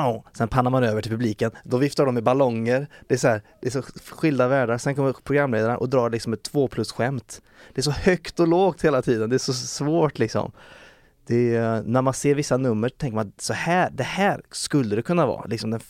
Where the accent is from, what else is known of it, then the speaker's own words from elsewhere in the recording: Uddevalla, Västra Götaland County, Sweden; now in Stockholm, Sweden; jag var ju hemma i Uddevalla nu helgen.